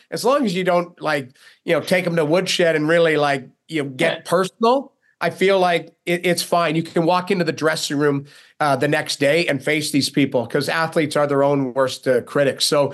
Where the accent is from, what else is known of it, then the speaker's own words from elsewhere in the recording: Edmonton, Alberta, Canada; But I grew up in Edmonton. And that was in the '80s when they were winning cups.